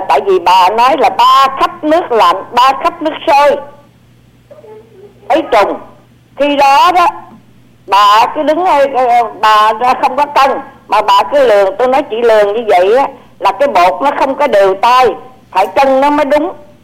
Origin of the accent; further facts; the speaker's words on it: Southern Vietnam, Vietnam; Tôi là người Nam.